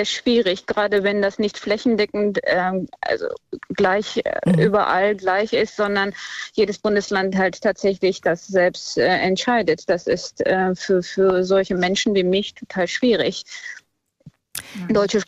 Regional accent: Georgia; born there; first language Georgian; German is a second language; Ich bin in Georgien geboren und meine Muttersprache kennt kein grammatikalisches Geschlecht.

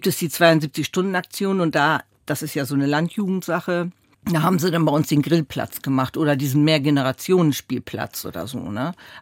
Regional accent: Rotenburg, Lower Saxony, Germany; Ich bin in Ruckenburg-Würme geboren.

